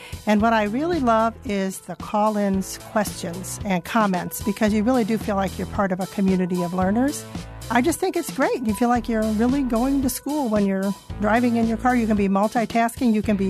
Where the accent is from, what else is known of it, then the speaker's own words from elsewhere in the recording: Eau Claire, Wisconsin, United States; from Eau Claire, Wisconsin. Wisconsin Public Radio is my source for connecting with the greater Wisconsin community.